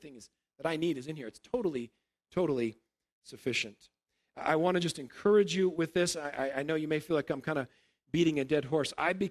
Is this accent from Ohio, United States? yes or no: no; Illinois, United States; We're from Illinois.